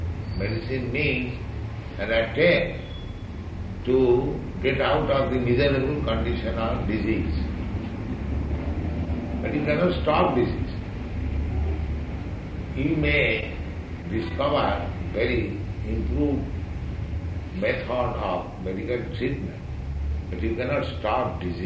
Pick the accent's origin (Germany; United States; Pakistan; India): India; Many countries, especially we are Indian, we have seen in India